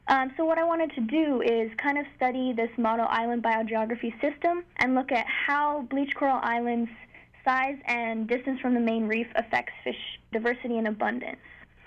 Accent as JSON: {"language": "English", "region": "Hawaii", "country": "United States", "tie": "born or raised there", "said": "You know, growing up in Hawaii, I've spent a lot of time on the ocean, hanging out on our reefs."}